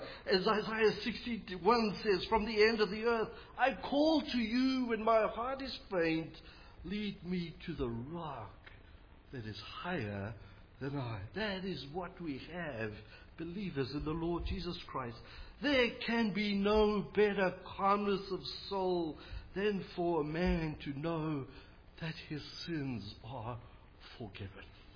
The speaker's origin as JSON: {"language": "English", "country": "South Africa", "said": "well, I'm South African."}